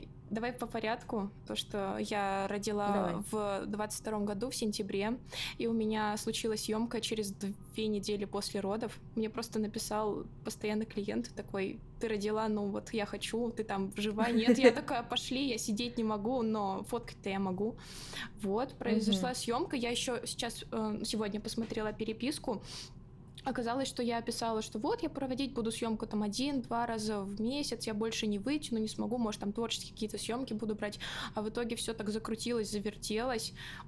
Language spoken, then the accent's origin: Russian; Yekaterinburg, Sverdlovsk Oblast, Russia; я из Екатеринбурга, у нас сейчас 2 часа разница